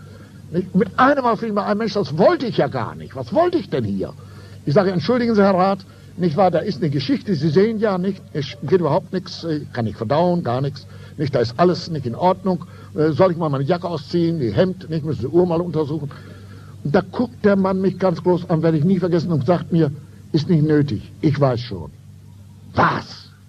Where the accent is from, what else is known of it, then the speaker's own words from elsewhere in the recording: Lower Saxony, Germany; Ich sage, nein, nein, nein, ich bin Niedersachse, ja, ja, in Ravensberg, Westfalen.